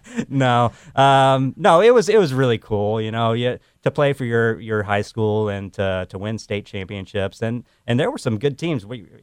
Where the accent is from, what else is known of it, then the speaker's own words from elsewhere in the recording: Texas, United States; also born or lived in Memphis; I was born here in Memphis, moved to Texas early, and I remember watching the World Cup.